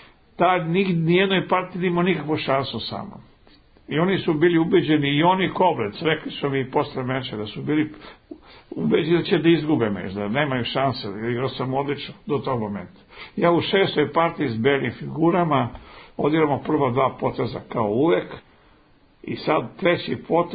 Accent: Belgrade, Serbia; born there; ja sam i sam rođen u Beogradu.

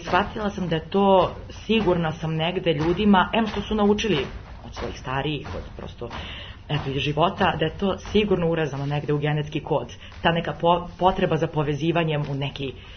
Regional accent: Serbia; Kod nas u Srbiji je to nekako mahom više bilo da su igrali zajedno.

